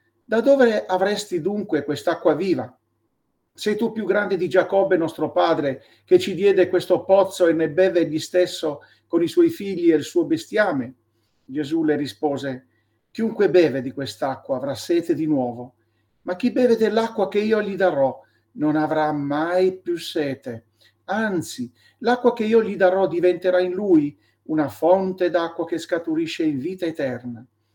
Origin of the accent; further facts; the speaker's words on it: Manfredonia, Apulia, Italy; molti di voi sono di Manfredonia, ma magari si ricordano pure dove abitavamo noi